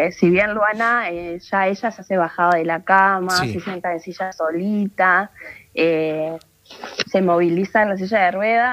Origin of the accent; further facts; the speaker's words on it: San José del Rincón, Santa Fe, Argentina; Nosotras somos de San José de Rincón, provincia de Santa Fe.